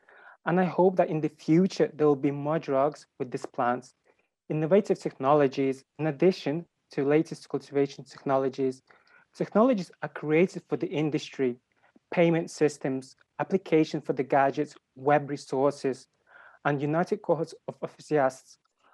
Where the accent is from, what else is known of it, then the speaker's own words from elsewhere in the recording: Uman, Cherkasy Oblast, Ukraine; Well, I was born in Ukraine in a small city, Uman, which is in the center of Ukraine. Also, I finished school there.